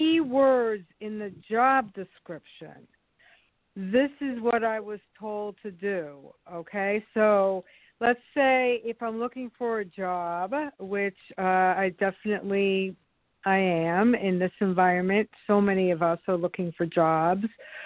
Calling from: Massapequa, New York, United States; I am calling from Massapequa, New York.

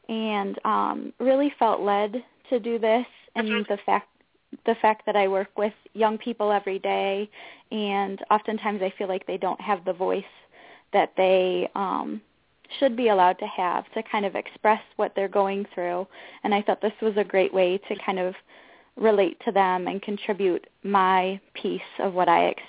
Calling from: Schoolcraft, Michigan, United States; I'm calling from Schoolcraft, Michigan.

